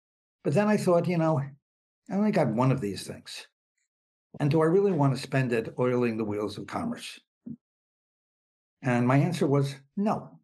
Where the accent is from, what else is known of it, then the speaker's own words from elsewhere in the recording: New York, United States; I grew up in New York basically in a secular Jewish environment.